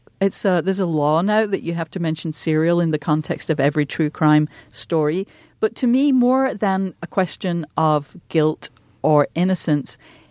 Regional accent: England, United Kingdom; I mean, I grew up in England

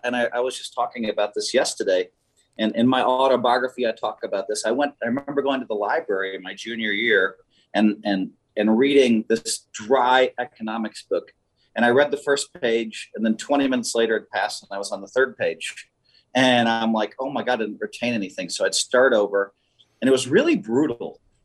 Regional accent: Madison, Wisconsin, United States; And I grew up in Madison. And I mean, what a great place to grow up.

